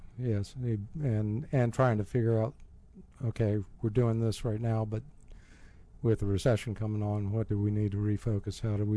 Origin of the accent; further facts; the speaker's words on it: McLean, Virginia, United States; also born or lived in Pensacola; In this area in McLean, Virginia.